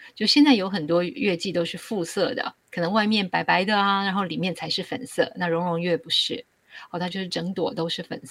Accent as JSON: {"language": "Chinese", "country": "Taiwan", "moved": "as an adult", "lives_now": "United States", "said": "我自己是从台湾来的，我是念研究所的以后才到美国来，所以我对中国大陆的环境也许不是那么的了解哈，"}